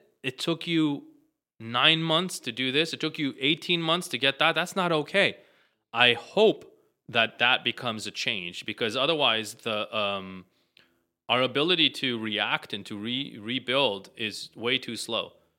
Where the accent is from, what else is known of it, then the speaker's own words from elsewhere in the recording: Tel Aviv, Tel Aviv District, Israel; I'll go back to me growing up in Tel Aviv and seeing the modernity of the homes that I grew up